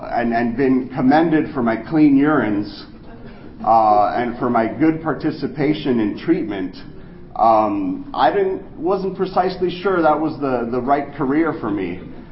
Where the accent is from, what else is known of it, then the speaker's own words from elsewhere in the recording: Miami, Florida, United States; You know, I'm from Miami, you know. Our mountain is called Mount Trashmore. It's a landfill, okay?